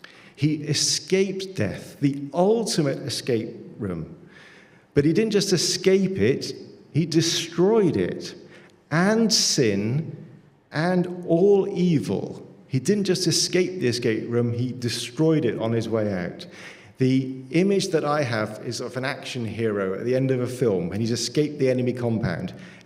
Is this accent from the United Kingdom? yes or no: yes; United Kingdom; Not just Britain, Great Britain. Great Britain, very important.